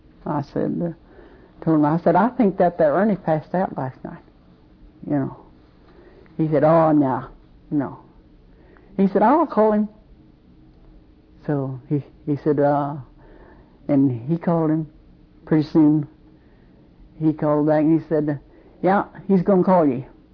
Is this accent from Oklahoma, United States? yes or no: yes; Oklahoma, United States; born there; now in California, United States; I don't mind being called Okie. I'm proud of how it was. I was born in Oklahoma.